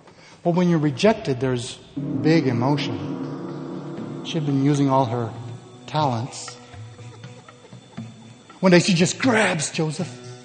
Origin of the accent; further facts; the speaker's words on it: Mexico; also born or lived in Colombia; I grew up in Mexico and Colombia